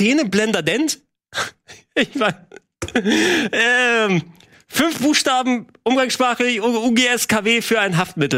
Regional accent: Greece; Ich komme aus Griechenland, Mann.

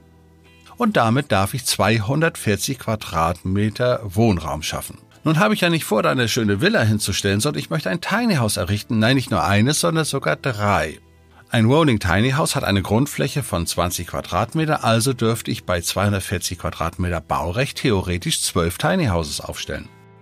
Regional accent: Germany; weil wenn ich als Deutscher dort ankomme, habe ich gleich verloren und habe natürlich gleich einen höheren Preis zu zahlen.

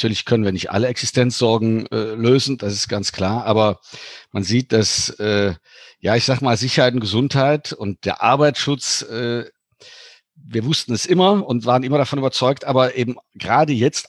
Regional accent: Cologne, North Rhine-Westphalia, Germany; born there; hat man mich dann von Luxemburg rübergeholt nach Deutschland. Und ich bin gebürtiger Kölsche. Also bin dann quasi zurück in die Heimat

